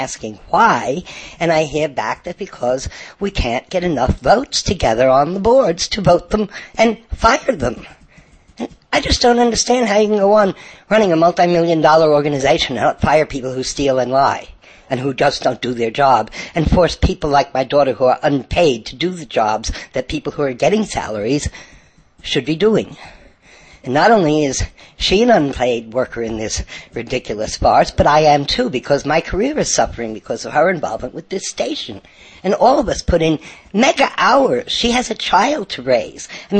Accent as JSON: {"language": "English", "region": "New York", "country": "United States", "said": "I'm Summer's mother. and I'm from New York."}